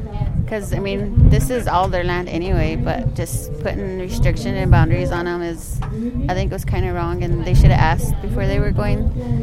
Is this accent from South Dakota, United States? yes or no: yes; Rosebud Reservation, South Dakota, United States; Rosebud Reservation.